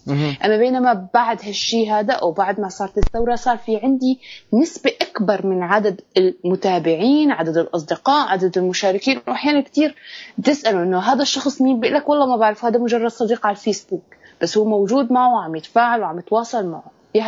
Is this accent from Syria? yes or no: yes; Syria; او الاحداث اللي صارت عندنا بسوريا